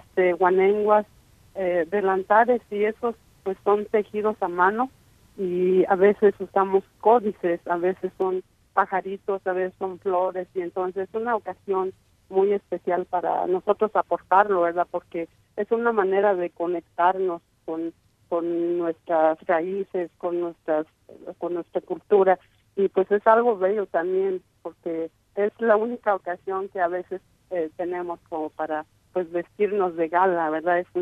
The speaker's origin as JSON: {"language": "Spanish", "region": "Michoacán", "country": "Mexico", "said": "yo soy del lago de Pátzcuaro, entonces ahí la gente de eso sobrevive"}